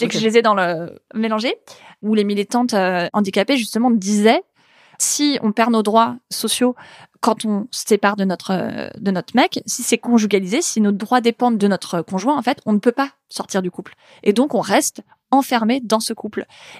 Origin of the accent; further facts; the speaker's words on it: Paris, Île-de-France, France; J'ai passé quelques années à l'étranger ou à étudier ailleurs qu'à Paris, parce que je suis parisienne.